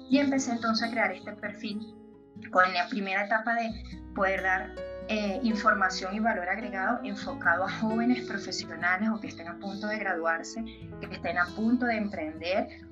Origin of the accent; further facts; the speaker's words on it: Venezuela; moved away as an adult; now in Bogotá, Colombia; soy venezolana, pero tengo 4 años viviendo acá en Bogotá, Colombia. Me formé en Venezuela a nivel empresarial, comencé desde muy jovencita